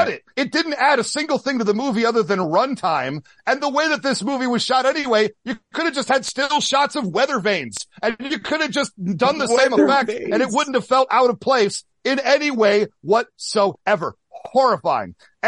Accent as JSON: {"language": "English", "region": "Midwest", "country": "United States", "tie": "born or raised there", "said": "roughly 50% of the people that I knew growing up in the Midwest got married"}